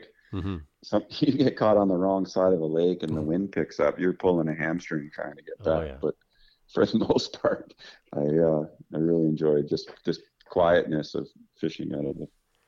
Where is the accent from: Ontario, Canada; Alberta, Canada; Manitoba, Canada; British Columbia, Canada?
British Columbia, Canada; Oliver; I grew up in Oliver and Seuss on their dad's orchard.